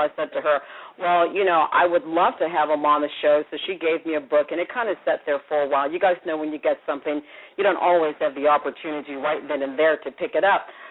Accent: Washington, District of Columbia, United States; So if you're a true Washingtonian like I am

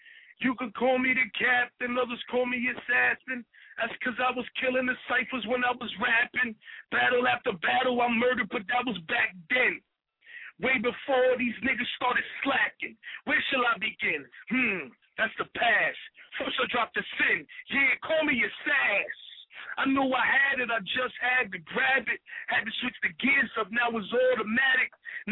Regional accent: Brooklyn, New York, United States; like I said, I'm from Brownsville, Brooklyn, and, you know, niggas out here really didn't skateboard back then.

